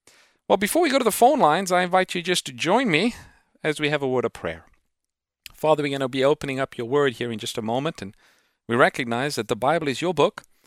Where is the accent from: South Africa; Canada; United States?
South Africa; now in North America; I am originally from Africa. I grew up in South Africa.